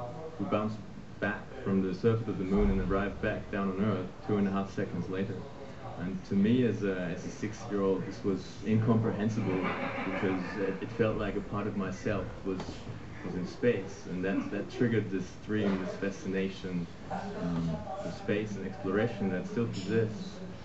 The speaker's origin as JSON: {"language": "English", "country": "Germany", "said": "I'm from Germany, 33 years old, and I currently live in Hamburg"}